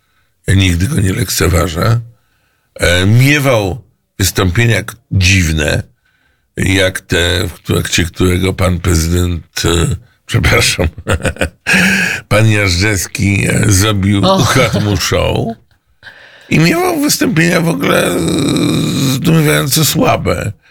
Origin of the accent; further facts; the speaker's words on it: Gdańsk, Pomeranian Voivodeship, Poland; Wywodzę się z Gdańska.